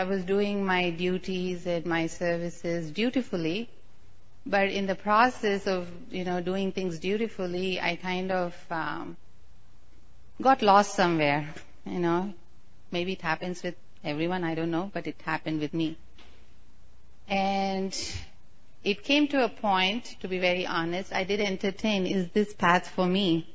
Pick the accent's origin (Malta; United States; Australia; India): India; I said, I'm from India, Maharaj. I can manage the heat, you know.